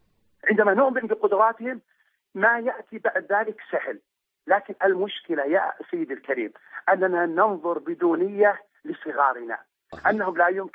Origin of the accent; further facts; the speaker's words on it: Saudi Arabia; أني زرت مدرسة أهلية عندنا في السعودية